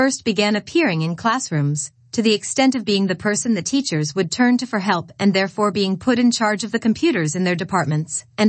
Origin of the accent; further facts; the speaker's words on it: England, United Kingdom; born there; To share with you my background, I was born in England